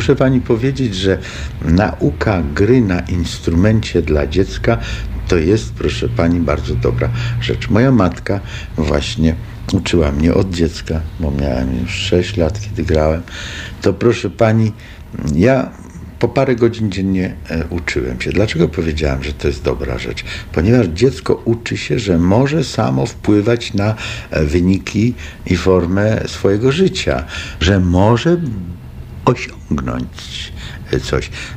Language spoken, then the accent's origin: Polish; Pidhaitsi, Ternopil Oblast, Ukraine; Ja z Lwowa w stronę Tarnopola. Ja jestem z Podhajec.